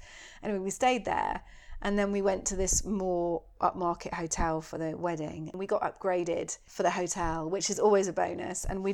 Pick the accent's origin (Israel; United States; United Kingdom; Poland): United Kingdom; I just couldn't handle it, honestly. I'm so British.